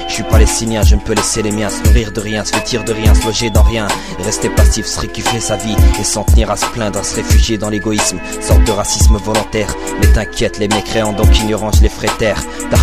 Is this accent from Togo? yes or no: no; Tunisia; Je suis tunisien, mais face à tout ce qui se passe, je me sens palestinien.